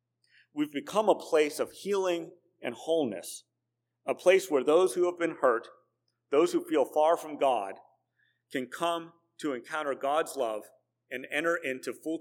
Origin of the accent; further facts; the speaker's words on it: Pittsburgh, Pennsylvania, United States; moved away; You know, when I was growing up in Pittsburgh, I thought that everybody got their drinking water from rivers. As I moved to other parts of the country